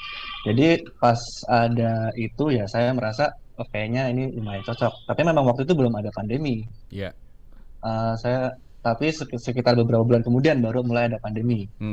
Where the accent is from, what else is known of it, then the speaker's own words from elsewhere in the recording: Java, Indonesia; Karena saya kan dari Pulau Jawa dengan di sini jelas bahasanya sangat-sangat berbeda.